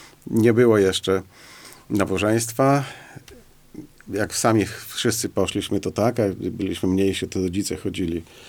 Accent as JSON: {"language": "Polish", "town": "Białystok", "region": "Podlaskie Voivodeship", "country": "Poland", "said": "bo u nas w Białymstoku"}